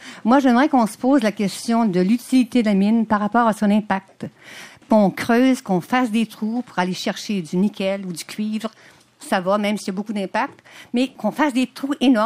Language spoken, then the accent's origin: French; Montreal, Quebec, Canada; Je suis originaire de Montréal